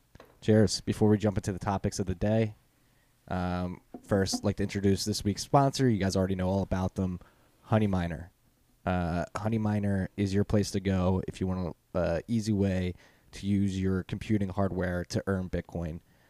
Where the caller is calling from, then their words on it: Brooklyn, New York, United States; I'm recording from Brooklyn.